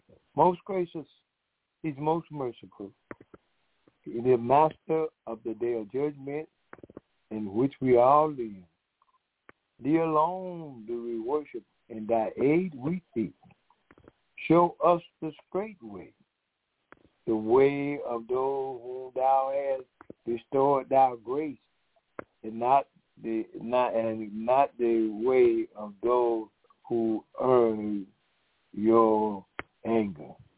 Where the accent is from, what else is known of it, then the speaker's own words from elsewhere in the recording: Decatur, Georgia, United States; I am from Decatur, Georgia, and I am one of the co-host workers.